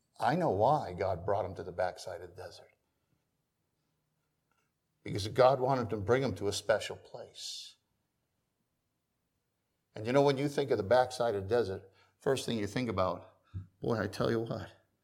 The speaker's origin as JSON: {"language": "English", "region": "Massachusetts", "country": "United States", "tie": "born or raised there", "also_born_or_lived": "Derby, Connecticut", "said": "No, I was born in Connecticut. Born in the armpit of Connecticut, Derby, Connecticut. Pardon me if you're from Derby, but that's what I was told. It's the armpit of Connecticut. 6 months later, my folks moved to Massachusetts."}